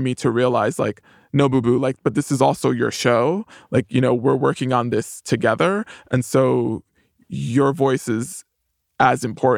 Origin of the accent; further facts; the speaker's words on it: Bronx, New York, United States; I grew up in the housing projects. I grew up in the Bronx. I'm a person of color.